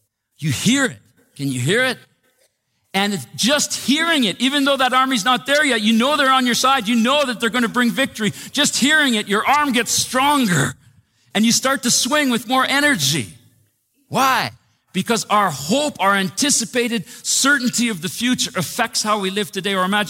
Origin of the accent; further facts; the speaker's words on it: Saskatchewan, Canada; I'm from Saskatchewan.